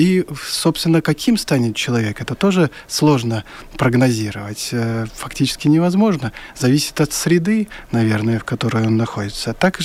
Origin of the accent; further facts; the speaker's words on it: Belarus; я белорус, моя национальность такова, я живу в этой стране, и я хочу, чтобы меня знали как именно белорусского художника.